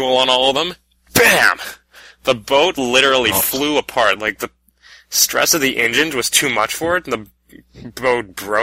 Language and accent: English; Canada; I'm a Canadian.